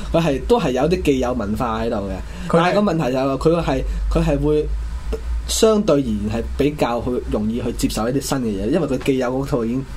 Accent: China; 好简单，我哋中国人以前点破妖法噶？

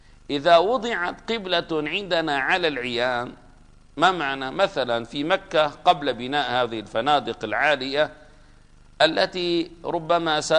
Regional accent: Damascus, Damascus Governorate, Syria; مثلا عندنا في دمشق

